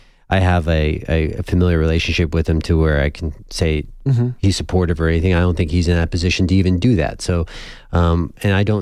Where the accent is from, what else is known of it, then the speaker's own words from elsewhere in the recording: Pakistan; I come from Pakistan.